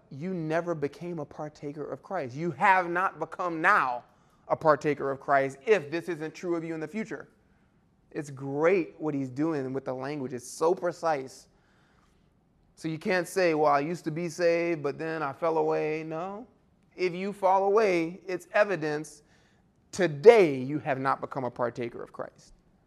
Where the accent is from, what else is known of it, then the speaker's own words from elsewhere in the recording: New Orleans, Louisiana, United States; And I'm from New Orleans. We eat really good.